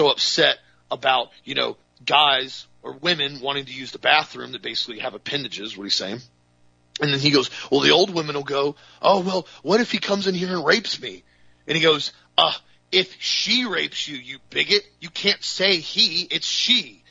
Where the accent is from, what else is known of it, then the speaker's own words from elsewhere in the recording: United States; That's part of being free. That's part of being an American.